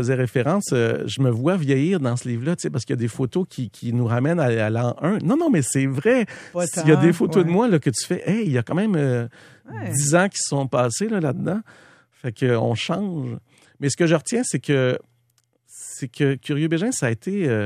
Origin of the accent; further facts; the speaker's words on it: Montreal, Quebec, Canada; moi, je viens de la ville. Je suis né à Montréal, élevé à Montréal, d'une famille normale. Montréal-Est, Pointe-aux-Trembles, donc pas loin des raffineries, dans la Pointe-Est de Montréal.